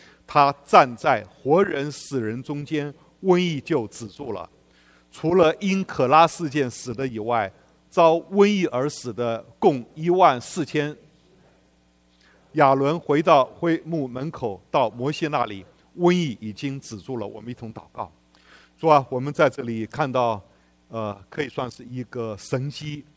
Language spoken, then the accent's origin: Chinese; Yilan County, Taiwan; 我小时候在台湾长大，那时候台湾我们知道我们最害怕的是霍乱啊。